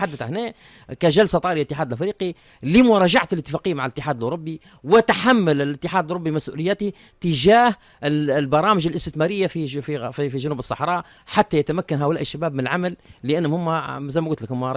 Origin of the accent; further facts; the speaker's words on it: Libya; ونتعدوا منا احنا كليبيين وكتوانسة